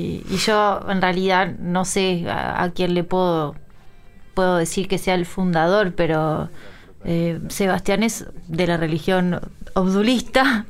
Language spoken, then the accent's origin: Spanish; San José, Uruguay; Bueno, yo soy de San José y queda cerca de Montevideo